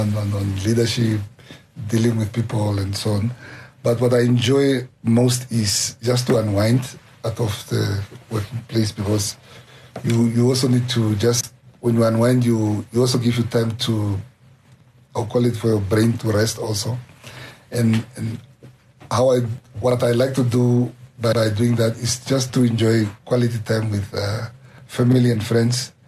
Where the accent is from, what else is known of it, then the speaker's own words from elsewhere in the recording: Windhoek, Khomas, Namibia; growing up in Katutura, also where poverty was quite rife